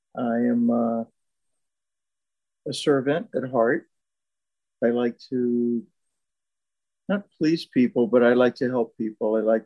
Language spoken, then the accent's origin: English; the South, United States; I was raised in the South, so you never talk about yourself.